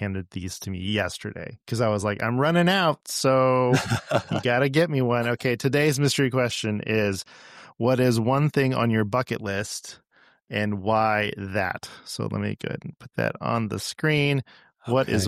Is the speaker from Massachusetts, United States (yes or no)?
no; Pasadena, California, United States; now in Atlanta, United States; I grew up in Southern California. I'm from Los Angeles, Pasadena, so huge, been a Dodger fan since I, basically was born. And then we moved out here to Atlanta in 2008.